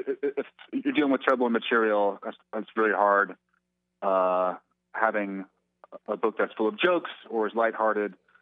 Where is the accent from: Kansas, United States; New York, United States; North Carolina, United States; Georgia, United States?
New York, United States; You know, I grew up in New York. There's always noise.